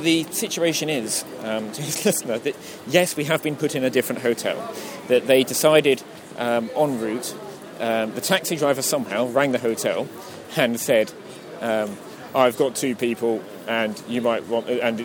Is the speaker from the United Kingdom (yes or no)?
yes; United Kingdom; We're British.